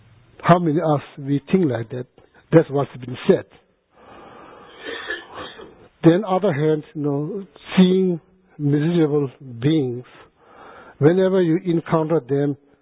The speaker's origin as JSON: {"language": "English", "country": "India", "tie": "born or raised there", "said": "I was born in India, grew up in India, that part of the world."}